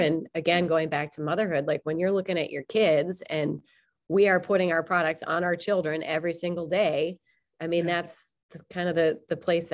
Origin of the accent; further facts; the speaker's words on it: Minnesota, United States; accent: Minnesotan; there's my Minnesotan accent.